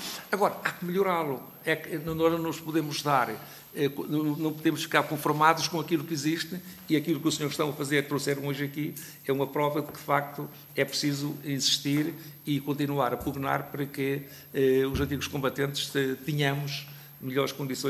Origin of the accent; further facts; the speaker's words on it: Santarém, Portugal; Eu sou de Santarém, resido em Santarém